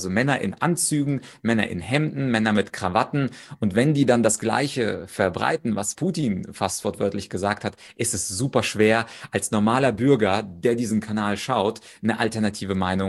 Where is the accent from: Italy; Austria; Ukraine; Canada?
Ukraine; auch ich als Ukrainer würde jetzt nicht sagen